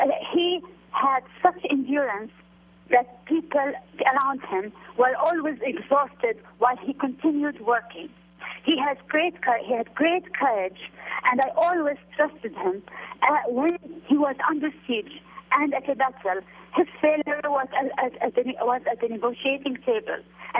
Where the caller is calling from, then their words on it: Jordan; and I'm talking from Jordan.